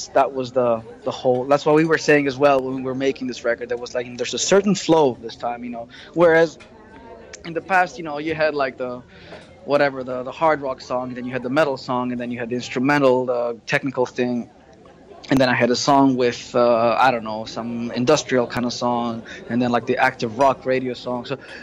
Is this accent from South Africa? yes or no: no; Greece; I started playing guitar with you, and I come from Greece, and you'd never been there